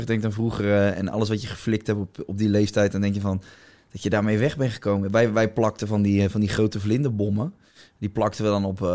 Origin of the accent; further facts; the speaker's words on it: Rotterdam, South Holland, Netherlands; Ik kom uit Rotterdam, dus sowieso een multiculturele stad.